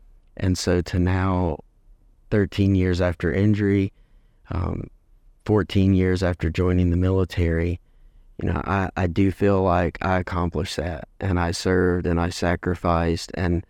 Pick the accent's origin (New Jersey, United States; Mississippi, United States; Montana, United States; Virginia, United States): Mississippi, United States; born there; I was born in Mississippi 34 years ago. And it's always good to come back to my home state.